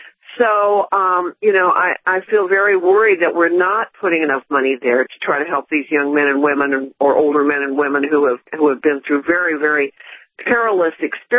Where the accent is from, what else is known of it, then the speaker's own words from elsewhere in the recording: Texas, United States; About Fort Hood? Yeah, absolutely, because I'm a Texan.